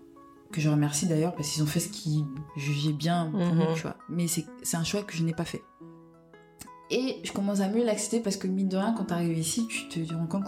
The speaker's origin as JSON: {"language": "French", "country": "Cameroon", "said": "enfin, bon, voilà, je suis camerounaise"}